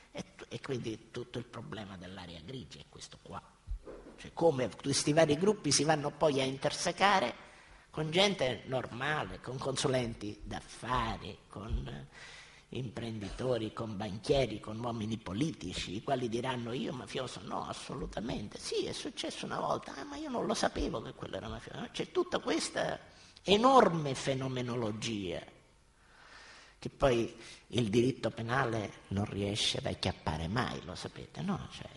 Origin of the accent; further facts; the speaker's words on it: Catania, Sicily, Italy; io poi che sono di Catania